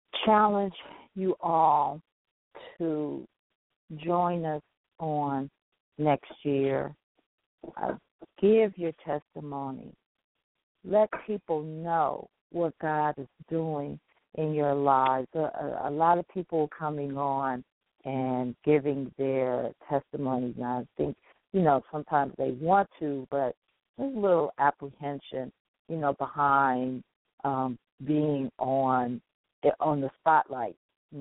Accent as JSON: {"language": "English", "town": "Chicago", "region": "Illinois", "country": "United States", "lives_now": "North Carolina, United States", "said": "And then I'm from Chicago, so that's Central time, and I've listeners there. And of course, now we're living in North Carolina, so we're on Eastern time now."}